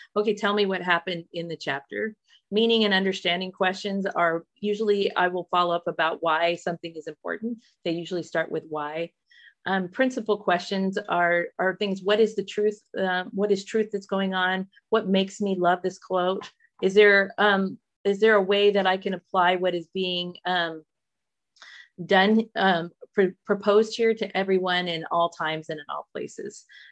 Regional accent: Colorado, United States; And we're from, when we first encountered this book, we are from Colorado.

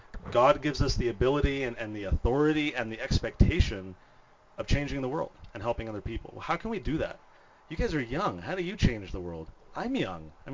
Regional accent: San Diego, California, United States; I grew up in San Diego, and that just wasn't a thing. In California, it wasn't really a thing back then.

